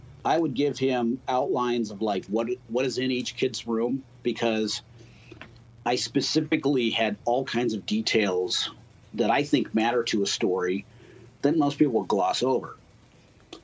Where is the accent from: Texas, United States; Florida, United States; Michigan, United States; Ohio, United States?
Ohio, United States; Cleveland; now in Dayton, United States; I'm from Cleveland, originally from Cleveland. I've been in Dayton and Yellow Springs area for 15 years now.